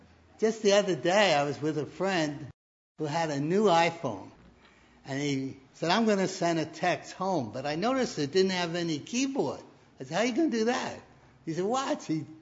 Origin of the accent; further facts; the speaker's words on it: Brooklyn, New York, United States; accent: Brooklyn; But it didn't understand my Brooklyn accent.